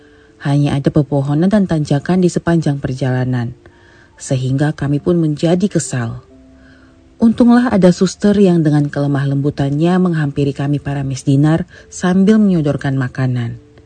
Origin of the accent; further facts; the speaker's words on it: Padangsidimpuan, North Sumatra, Indonesia; saya merupakan salah satu anggota misdinar di sebuah paroki di kampung halaman saya di Kota Padang Sidimpuan, Sumatera Utara.